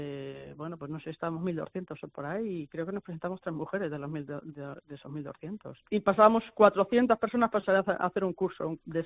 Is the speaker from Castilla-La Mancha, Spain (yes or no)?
yes; Puertollano, Castilla-La Mancha, Spain; born there; lo de la piscina de Puerto Llano, que es de la ciudad donde yo nací